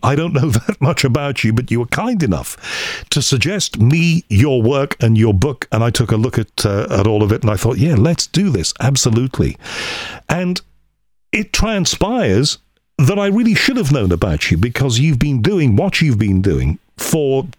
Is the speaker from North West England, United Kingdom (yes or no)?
yes; Liverpool, North West England, United Kingdom; Do you know, being a Scouser, I saw him on television and know about him, but yes.